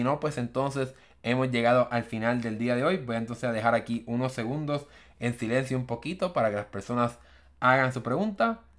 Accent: Puerto Rico; Yo soy de Puerto Rico y mis amistades de Puerto Rico prácticamente nadie utiliza esta función.

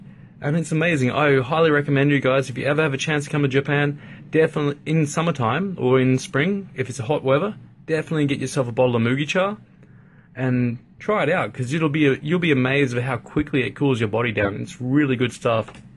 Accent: Australia; I'm an Australian, and we drink a lot of water.

